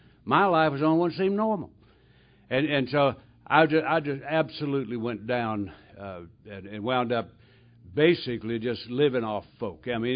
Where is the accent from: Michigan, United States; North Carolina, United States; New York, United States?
North Carolina, United States; I grew up in Mayberry down there in North Carolina. And we didn't have street crime on every corner.